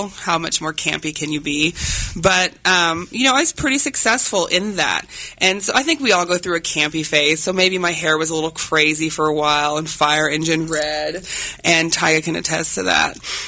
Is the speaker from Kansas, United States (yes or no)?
yes; Hutchinson, Kansas, United States; So I grew up in Hutchinson, Kansas, you know, big city living, and I grew up in a kind of conservative household.